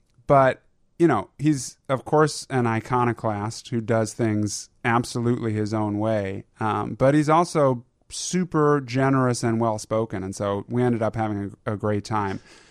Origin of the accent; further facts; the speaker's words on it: Louisville, Kentucky, United States; because we're both from Louisville and I was there for Passover, L'Chaim